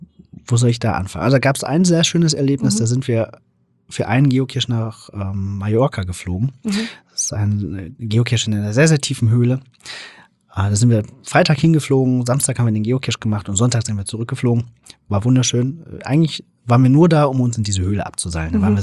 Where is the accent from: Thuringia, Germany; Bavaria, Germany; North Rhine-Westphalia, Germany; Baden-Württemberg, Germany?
Thuringia, Germany; Ich komme aus Thüringen